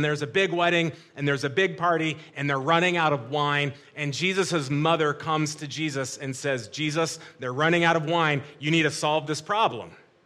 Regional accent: United States; When I was a child growing up in the United States, back a long time ago in the 1970s

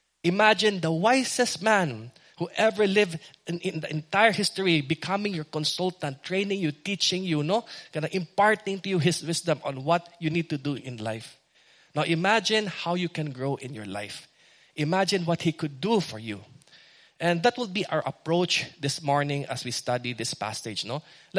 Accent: Visayas, Philippines; first language Bisaya; English is a second language; Every now and then, I will be using my native tongue. So if you're seated next to a visitor who can't understand Bisaya

